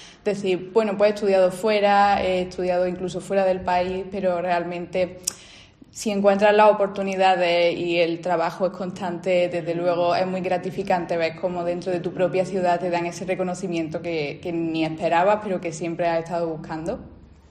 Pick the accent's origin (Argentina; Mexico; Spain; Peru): Spain; Córdoba, Andalusia; como compositora cordobesa que reside en Córdoba y que, por supuesto, ha estudiado en los dos conservatorios de Músico Cirillavi y Rafael Orozco, mi formación ha sido completamente dentro de la ciudad